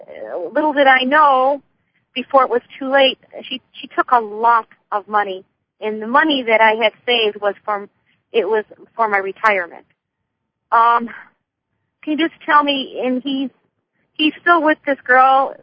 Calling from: Florida, United States; I'm calling from Florida.

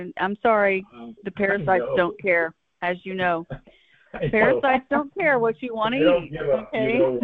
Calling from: Birmingham, Alabama, United States; in Birmingham.

